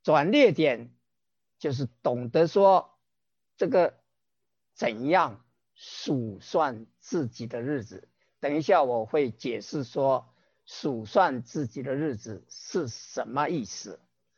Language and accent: Chinese; China; 我们中国人是半夜三更，或者是讲三更三更啊，我们中国人算的是一更啊2个小时